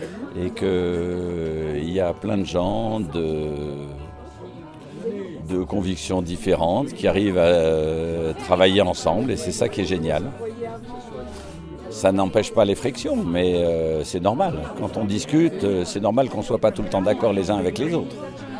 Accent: Les Prés, Auvergne-Rhône-Alpes, France; Ouais, moi oui, je trouve que ça se passe bien, mais je suis des Prés, moi, je ne suis pas de Valdrôme.

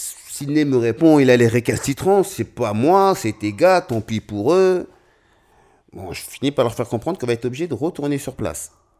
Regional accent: Stains, Île-de-France, France; Non, j'ai grandi à Stein, moi, au Clos Saint-Lazare.

